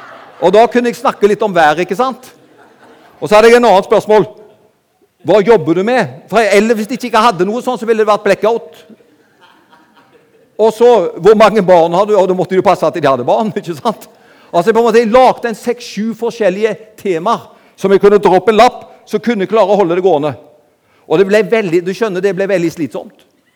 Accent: Karmøy, Rogaland, Norway; Jeg kommer fra Karmøy utenfor Haugesund.

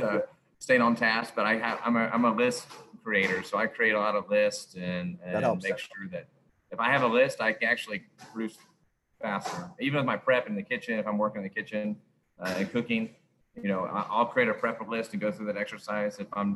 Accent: Houston, Texas, United States; Yeah, I grew up in Houston, and then I went off to high school in Beaumont, Texas.

